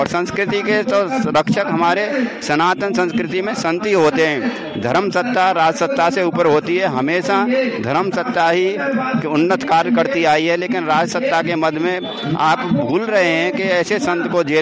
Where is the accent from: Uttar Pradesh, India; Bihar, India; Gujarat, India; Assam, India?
Uttar Pradesh, India; Aligarh; देखिए मैं अलीगढ़ से हूँ